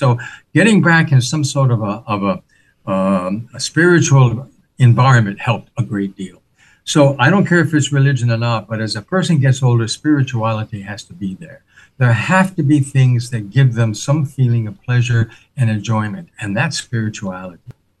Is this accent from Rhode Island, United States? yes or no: yes; Rhode Island, United States; I grew up a congregational. I grew up in the Protestant church growing up in Rhode Island.